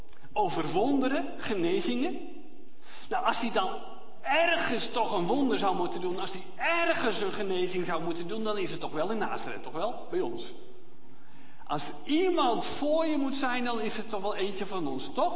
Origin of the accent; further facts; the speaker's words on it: Voorthuizen, Gelderland, Netherlands; born there; dat heb ik ook als ik in Voorthuizen mag spreken. Dat is mijn geboortegrond.